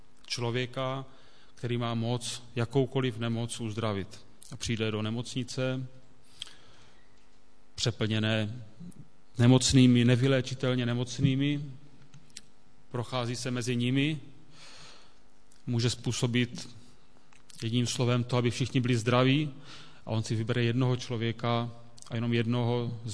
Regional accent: Havířov, Moravian-Silesian Region, Czechia; A protože jsem vyrůstal v Havířově, tak všechny biblické příběhy se odehrávaly v Havířově

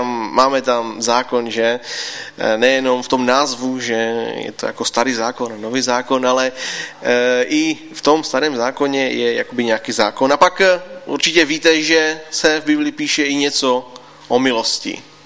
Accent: Třinec, Moravian-Silesian Region, Czechia; a jsem z Třince, jak už bylo řečeno, nejsem sice z Třince Lištne, ale jsem z Třince ze Sosny.

